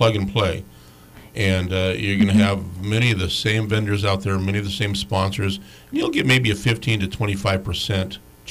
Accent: Fairbanks, Alaska, United States; that was just me as a kid growing up in Fairbanks, Alaska.

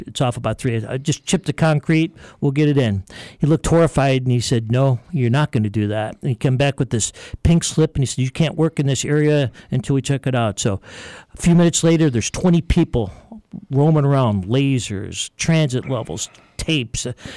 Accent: Orchard Park, New York, United States; I'm from Orchard Park, New York, home of the Buffalo Bills.

